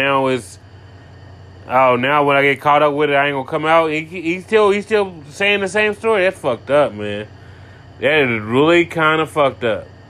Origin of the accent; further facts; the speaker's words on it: Indianapolis, Indiana, United States; And I'm from Indianapolis. I'm not from New York. I'm not from Atlanta. I'm not from Florida. I'm not from California.